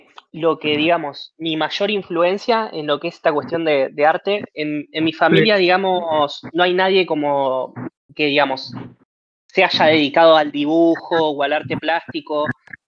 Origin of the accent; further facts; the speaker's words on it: Merlo, Buenos Aires Province, Argentina; Yo soy de la ciudad de Merlo. Es una ciudad dentro de la provincia de Buenos Aires, digamos, es como de sur, ¿no? Pero nada, es un partido muy grande. Y no, acá simplemente sí, toda la vida viví en Merlo.